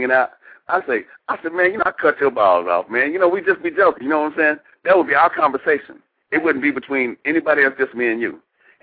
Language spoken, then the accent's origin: English; Texas, United States; A lot of people hated me because I was from Texas because we killed presidents.